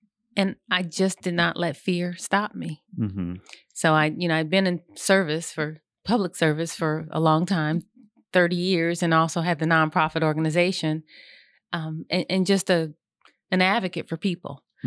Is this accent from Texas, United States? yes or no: no; Columbus, Ohio, United States; now in Charlotte, United States; I'm from Columbus, Ohio, mm-hmm. and I moved to Charlotte in 2015.